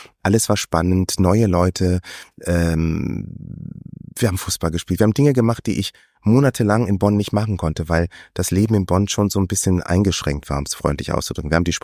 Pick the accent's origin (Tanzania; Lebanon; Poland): Tanzania; also born or lived in Germany; weil ich bin ja in Deutschland geboren.